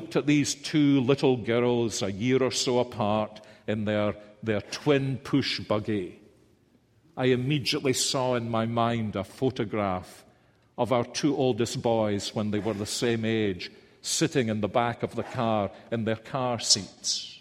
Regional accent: Columbia, South Carolina, United States; I'm from Columbia, South Carolina.

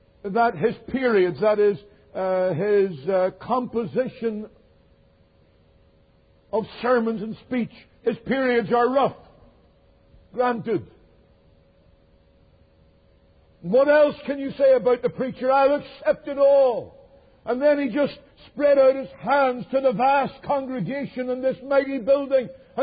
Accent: Northern Ireland, United Kingdom; my home country in Northern Ireland.

